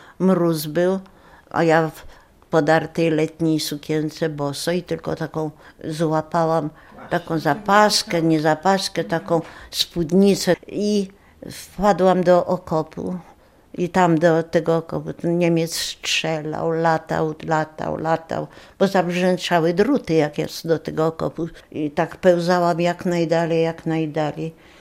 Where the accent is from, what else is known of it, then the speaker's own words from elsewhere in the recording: Gdańsk, Pomeranian Voivodeship, Poland; ja z Gdańska jestem, moja matka jest Niemką, rodowitą.